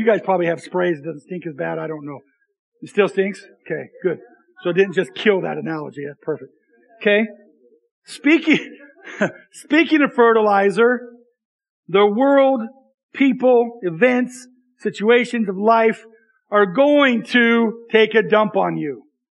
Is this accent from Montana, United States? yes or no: yes; Libby, Montana, United States; I came from Libby where everybody's Scandinavian and they don't clap.